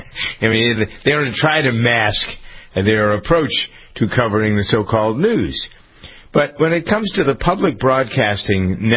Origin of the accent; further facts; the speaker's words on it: Framingham, Massachusetts, United States; who happens to be chairman of the city council here in Framingham, my hometown